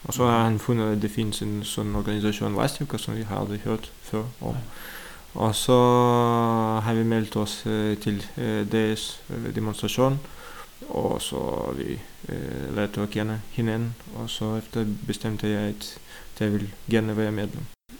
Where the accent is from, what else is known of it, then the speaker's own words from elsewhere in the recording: Kyiv, Ukraine; Danish is a second language; moved away as an adult; now in Denmark; og jeg kommer fra Ukraine, fra Kiev. Mm-hmm. Og jeg bor her i Danmark i lidt over 6 år.